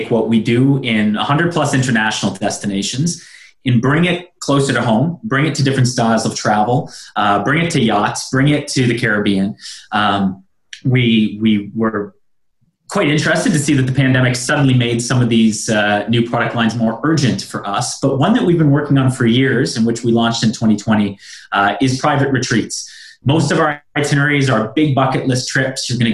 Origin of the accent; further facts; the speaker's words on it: Canada; and I'm Canadian.